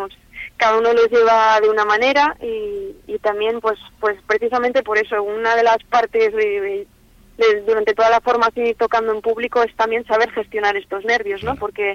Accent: Laredo, Cantabria, Spain; que hubiera sido, claro, en mi pueblo.

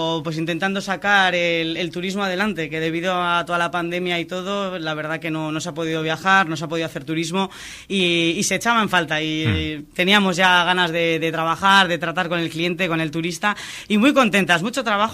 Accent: Pamplona, Navarre, Spain; Yo soy pamplonesa.

